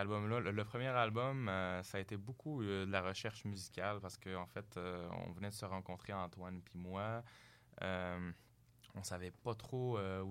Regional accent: Morocco; Moi, évidemment, je viens du Maroc. Là, j'avais quand même un bagage très, très métal extrême parce que je jouais dans des bandes de métal extrême au Maroc.

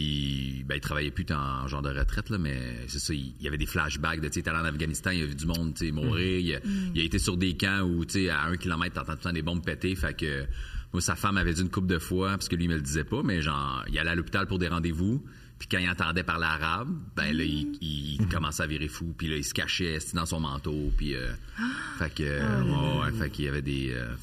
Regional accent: Quebec, Canada; J'ai grandi sur la Rive-Sud de Montréal.

